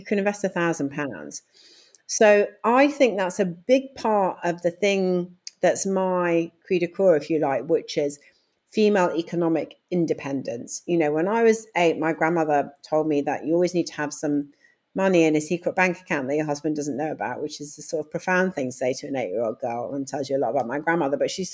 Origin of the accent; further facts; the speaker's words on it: United Kingdom; And so I am proudly British, and I want us to be better at this stuff because we're not good at it, right?